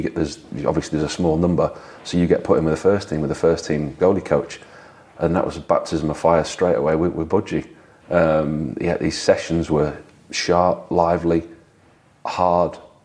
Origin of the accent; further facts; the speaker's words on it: Beverley, Yorkshire and the Humber, United Kingdom; Beverley. I was born in Beverley, yeah.